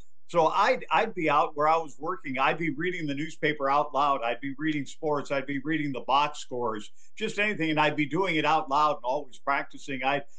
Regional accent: Dickinson, North Dakota, United States; born there; Well, first of all, I was born in North Dakota, if you can believe that. Dickinson, okay. North Dakota.

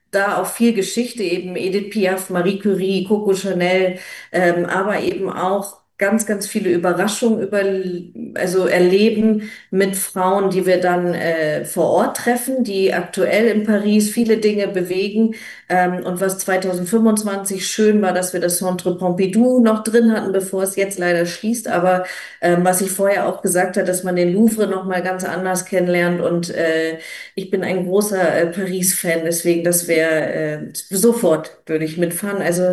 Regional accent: Lower Saxony, Germany; eine Reise dabei, die sehr viel mit meiner Heimat Ostfriesland zu tun hat

